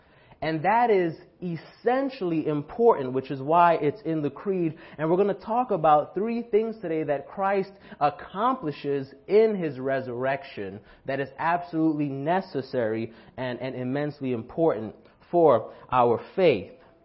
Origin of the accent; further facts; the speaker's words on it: England, United Kingdom; The priesthood in the Old Testament was a bloody job, and I don't mean that as an English person.